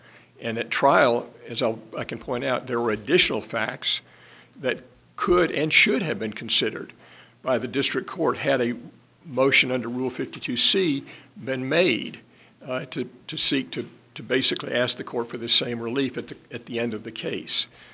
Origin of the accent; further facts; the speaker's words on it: Atlanta, Georgia, United States; I'm from Atlanta, Georgia.